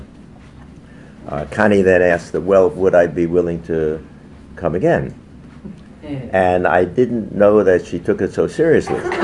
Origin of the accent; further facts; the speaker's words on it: Brooklyn, New York, United States; You know, I'm a good Jewish boy. And when growing up in Brooklyn, I never even read the Old Testament, let alone the New Testament.